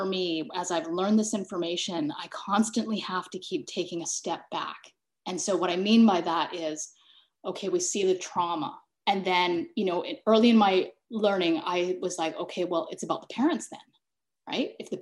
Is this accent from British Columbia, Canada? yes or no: yes; Kamloops, British Columbia, Canada; I was born and raised in Kamloops. I could see the residential school across the river from where I grew up.